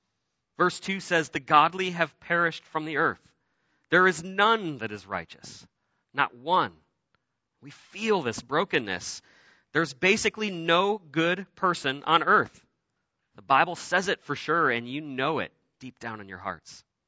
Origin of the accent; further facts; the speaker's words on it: Cleveland, Ohio, United States; It takes place in Cleveland, Ohio, my hometown.